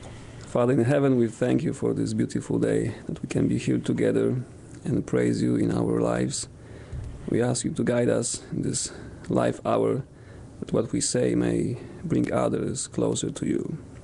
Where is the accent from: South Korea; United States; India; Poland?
Poland; So, yes, I grew up in Poland in a small village, 200 families.